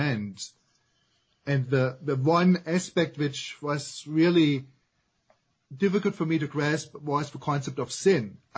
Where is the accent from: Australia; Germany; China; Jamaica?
Germany; English is a second language; now in Greer, United States; Well, I grew up in Germany, as you can possibly detect from my accent.